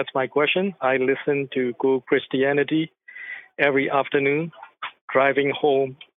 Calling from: Fremont, California, United States; I'm calling from Fremont, California.

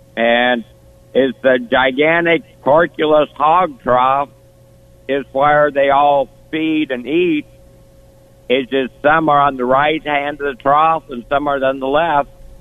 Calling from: Iowa, United States; I'm about 60 to 80 miles southwest of you. Down Des Moines and Iowa City.

